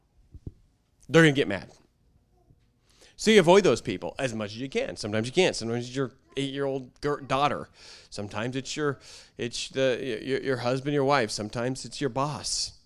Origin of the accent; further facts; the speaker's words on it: Ireland; Well, I'm Irish. We're just always angry.